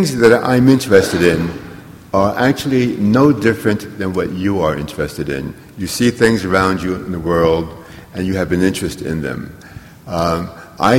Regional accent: Harlem, New York, United States; growing up in Harlem, I liked two things. I liked basketball, and I liked reading.

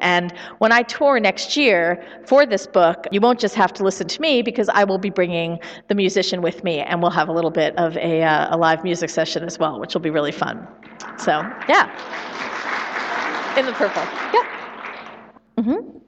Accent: New Hampshire, United States; So I told you I'm from New Hampshire. I am going to get back to your question. But I told you I'm from New Hampshire, right?

